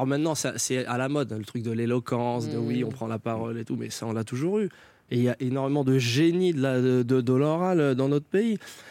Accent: Saint-Denis, Île-de-France, France; On a grandi ensemble à Saint-Denis.

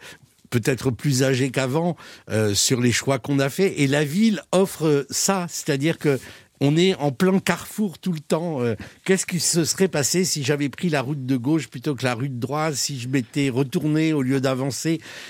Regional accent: Saint-Saturnin, Occitanie, France; also born or lived in Paris; Non, je viens d'un petit village du Midi qui s'appelle Saint-Saturnin.

